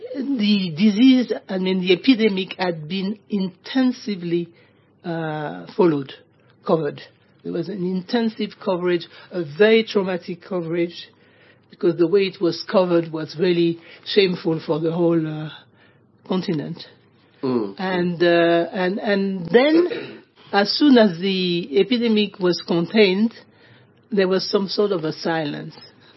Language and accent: English; Côte d’Ivoire; So, you see, I'm from Côte d'Ivoire, which means I'm from the region. I'm from the West African region.